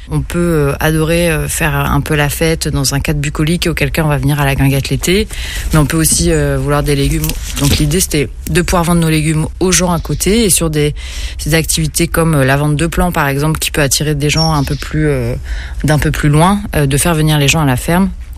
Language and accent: French; Nantes, Pays de la Loire, France; je suis nantaise et je suis maraîchère au sein de l'association du collectif Java.